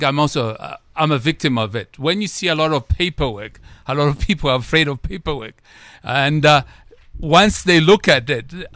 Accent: Zambia; now in South Africa; I'm from Zambia, but I'm a resident of South Africa.

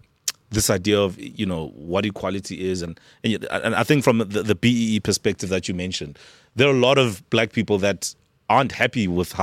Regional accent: South Africa; I, as a South African, don't want to see a situation where, you know, such a huge number of people are dependent on the state.

